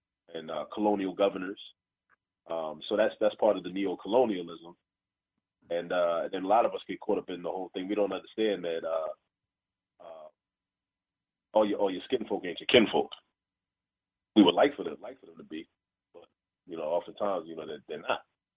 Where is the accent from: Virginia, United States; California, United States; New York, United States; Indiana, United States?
New York, United States; born there; you know, I was born in New York, and my mother went to Hunter College.